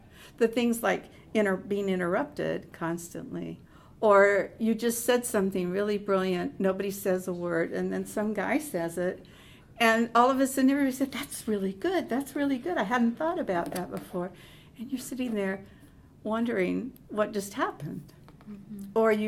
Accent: Guatemala; I came from Guatemala

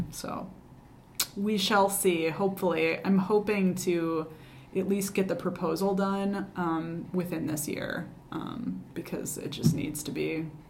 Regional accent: Madison, Wisconsin, United States; 'Cause I've felt for a long time that, especially here in my hometown, in my home state, I'm very undervalued. It seems like people like my work and like what I do and seem to value me outside of Wisconsin

